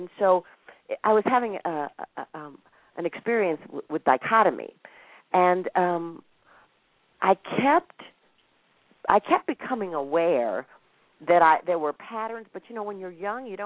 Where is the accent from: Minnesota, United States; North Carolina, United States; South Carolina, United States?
Minnesota, United States; I grew up in Minnesota. My mother and my grandmother, the family was from Alabama, but they migrated to Minnesota.